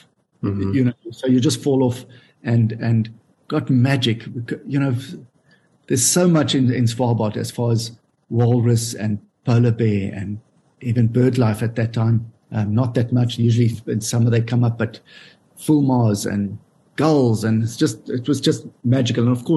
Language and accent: English; South Africa; I'm from South Africa. We have a lot of sunlight. we have warmth